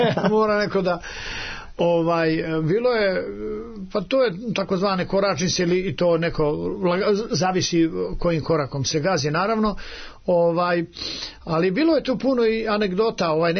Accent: Šumadija and Western Serbia, Serbia; mada sam se ja takmičio gore kod nas u Dragačevu, osvajao, imali smo festival raspevan u Dragačevu

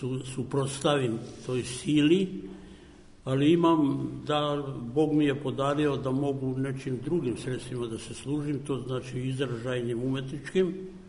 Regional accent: Kosovo; ja sam sa Kosova prognan, moje ognjište tamo trajalo je vekovima.

